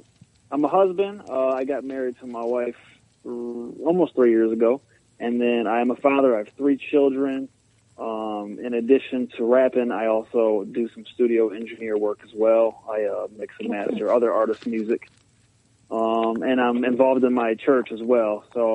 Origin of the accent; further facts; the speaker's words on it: Toledo, Ohio, United States; I am from Toledo, Ohio, and I'm a Christian rapper.